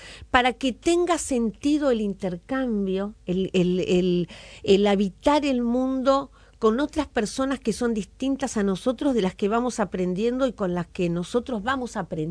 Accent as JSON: {"language": "Spanish", "country": "Uruguay", "said": "nuestra esencia como uruguayos"}